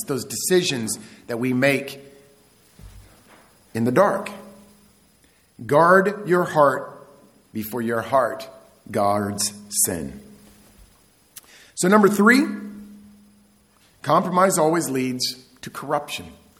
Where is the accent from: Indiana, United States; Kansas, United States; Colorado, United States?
Kansas, United States; Growing up in Kansas, we had basements